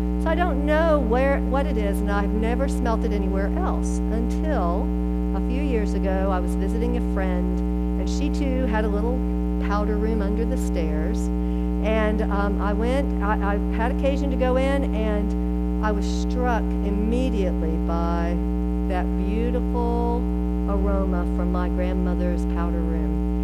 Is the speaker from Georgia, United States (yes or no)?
yes; Atlanta, Georgia, United States; Also, when I was a child, I grew up in Atlanta, and we would visit Charleston.